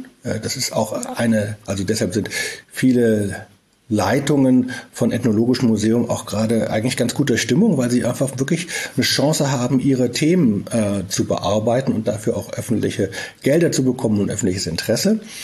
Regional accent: Hamburg, Germany; Das habe ich in Hamburg erlebt, meiner Heimatstadt.

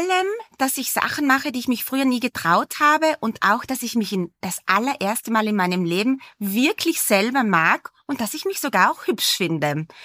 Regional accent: South Tyrol, Italy; now in Vienna, Austria; Ich wohne in Wien, aber auch wieder mehr in Südtirol, in meiner Heimat, weil ich dort jetzt mittlerweile wieder viele Projekte habe.

